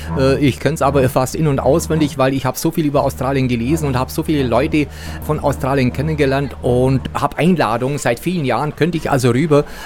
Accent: Bavaria, Germany; ich komme aus der Nähe von Augsburg

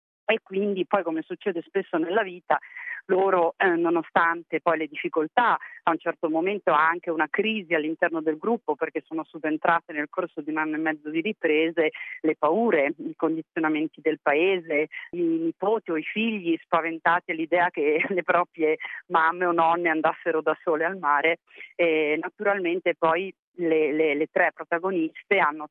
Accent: Trentino-Alto Adige, Italy; Bene, appunto, io sono trentina e sono una documentarista

